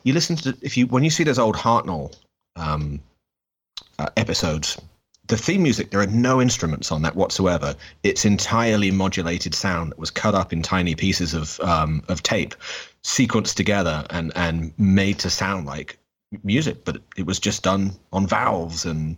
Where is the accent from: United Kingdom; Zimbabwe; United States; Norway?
United Kingdom; Which you would think as a Brit, they just like mail you a DVD